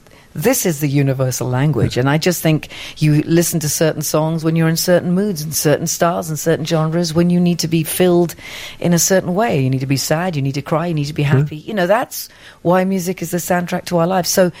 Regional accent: London, United Kingdom; I grew up backstage in Royal Opera House, Covent Garden in London. We were all Welsh

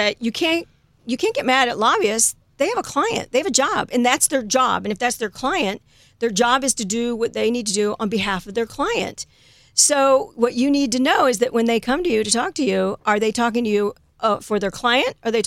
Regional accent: Ireland; I'm here on my own money. I'm Irish and I'm here because I belong to this group.

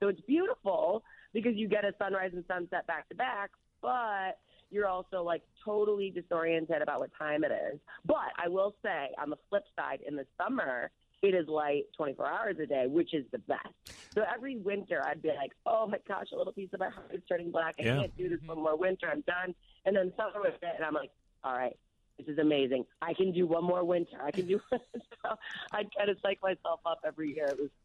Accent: Barrington, Illinois, United States; also born or lived in Jefferson Park; I grew up, my family is originally from Jefferson Park, and then when I was about 5 or 6, we moved out to Barrington.

